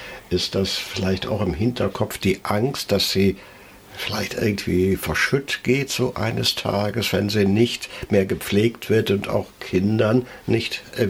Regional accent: North Rhine-Westphalia, Germany; accent: Eifel Platt; ich bin ja selbst in den 50er Jahren groß geworden und in der Nordeifel groß geworden, da hat man auch platt gesprochen, Eifler Platt

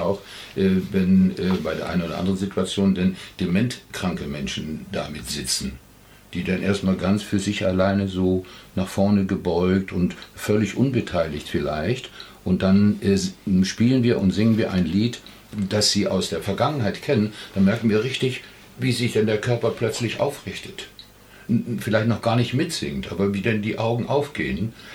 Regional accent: Northern Germany, Germany; Ich komme aus Norddeutschland

